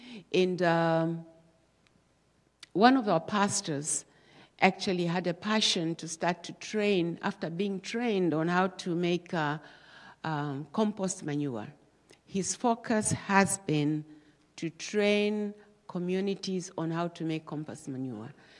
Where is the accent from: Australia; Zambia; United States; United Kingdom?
Zambia; A lot of our people, especially in the rural areas of Zambia, you will understand my accent is not like yours